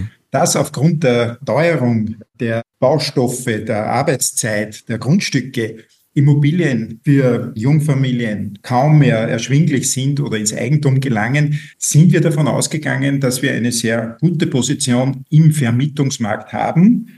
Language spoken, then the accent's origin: German; Linz, Upper Austria, Austria; Ich komme aus Linz